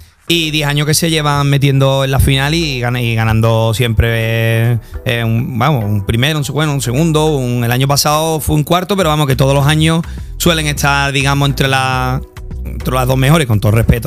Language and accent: Spanish; Cádiz, Andalusia, Spain; Me suena mucho porque yo como gaditano, estar en una comparsa